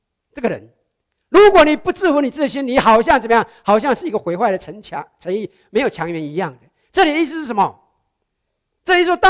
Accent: China; 我们中国人都应该很清楚嘛

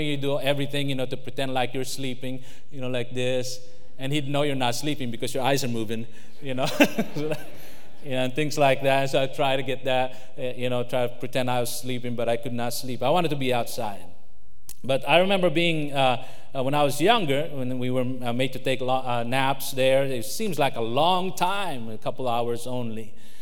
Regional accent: Philippines; I may tell you things we do as a Filipino

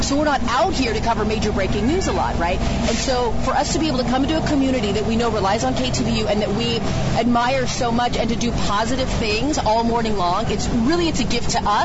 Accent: Livermore, California, United States; because I grew up in Livermore, and I maybe went to Half Moon Bay twice my entire life being raised here.

